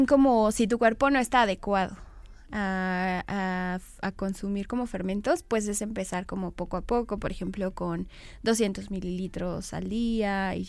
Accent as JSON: {"language": "Spanish", "country": "Mexico", "said": "pues sí, soy mexicano, como mucho chile"}